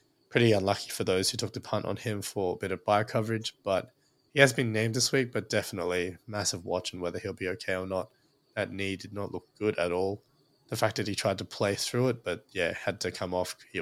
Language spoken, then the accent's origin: English; Queensland, Australia; So as a Queenslander, I think, yeah, it's still going to be tough.